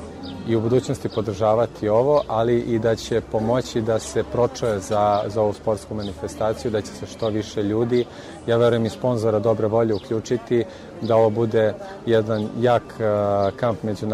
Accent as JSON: {"language": "Serbian", "country": "Serbia", "said": "konkretno ja dolazim iz Srbije"}